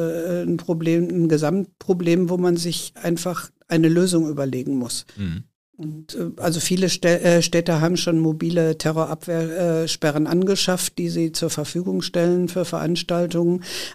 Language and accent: German; Hüls, North Rhine-Westphalia, Germany; Also ich bin auch ein Hülser Kind. Ich bin fast 60 Jahre alt und ich bin in Hüls geboren und aufgewachsen.